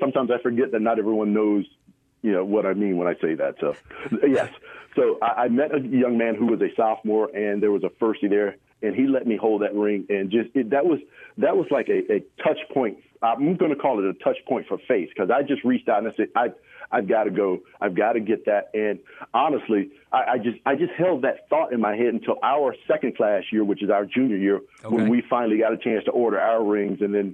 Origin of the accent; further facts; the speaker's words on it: Aliceville, Alabama, United States; So, as you know, I grew up in Aliceville, Alabama, there in Pickens County.